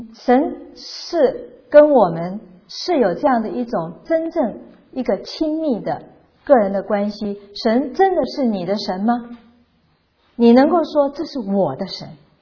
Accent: China; 所以我们中国人有一句话说无事不登三宝殿

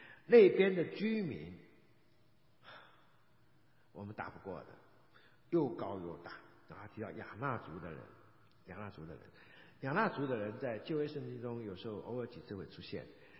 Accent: Taiwan; 好几年前有一次回台湾的时候，我的小学同班同学他还住在当地，那我们住在眷村里长大的嘛

